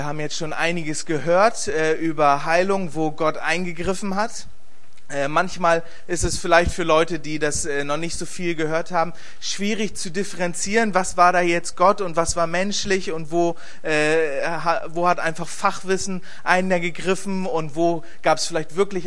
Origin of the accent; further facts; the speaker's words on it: Bremen, Germany; Ich bin in Bremen aufgewachsen, christlich, in einer christlichen Familie. Wir sind immer wieder zur Kirche gegangen. Das war eine Landeskirche, aber die war, ich würde sagen, sehr konservativ, evangelikal geprägt.